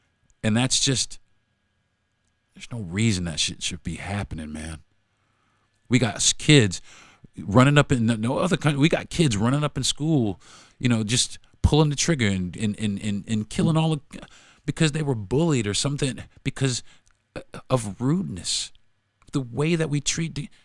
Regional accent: United States; I mean, I'm American. I mean, You know, as unfortunate as the Atlantic slave trade was, I was born in America.

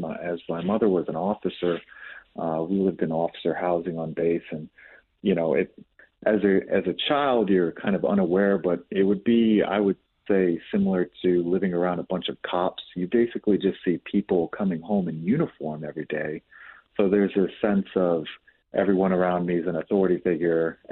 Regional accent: Jacksonville, Florida, United States; also born or lived in Colorado / Texas; spent most of our time growing up in Florida. My mother's final duty station was a Mayport Naval Station in Jacksonville, Florida.

